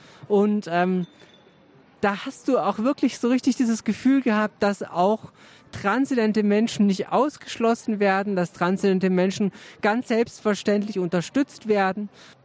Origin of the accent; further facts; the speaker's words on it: Berlin, Germany; now in Hamburg, Germany; also ich kann jetzt natürlich hier auch als Berlinerin, kann ich jetzt den Vergleich Berlin-Hamburg so ein bisschen aufbauen.